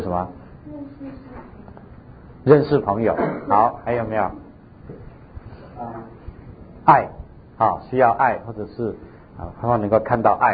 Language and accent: Chinese; China; 像我们中国人菜一定要煮的，怎么会生着吃呢？